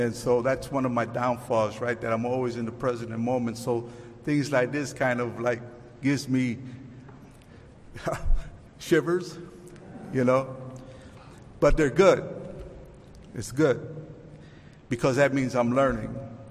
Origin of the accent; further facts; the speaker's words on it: Chicago, Illinois, United States; also born or lived in Puerto Rico; Raised in Chicago in the 1960s, early 70s, there was a lot of ethnicities all around.